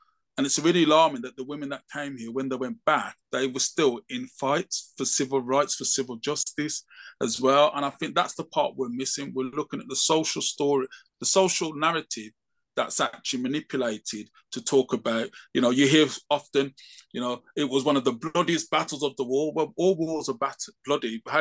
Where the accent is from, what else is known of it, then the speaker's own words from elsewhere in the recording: England, United Kingdom; but I'll just claim I'm English and I don't know the difference.